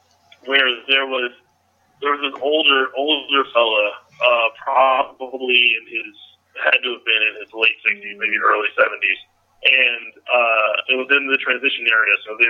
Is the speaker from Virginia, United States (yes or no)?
yes; Richmond, Virginia, United States; So the closest one to me, I'm from Richmond, Virginia.